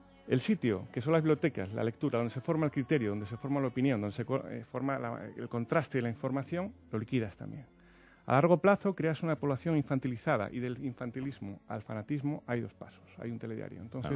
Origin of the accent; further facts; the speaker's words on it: Oviedo, Asturias, Spain; now in Madrid, Spain; yo vivo en Madrid, soy de Oviedo